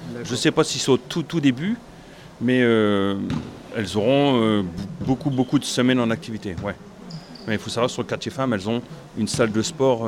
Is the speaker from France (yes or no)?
yes; Hauts-de-France, France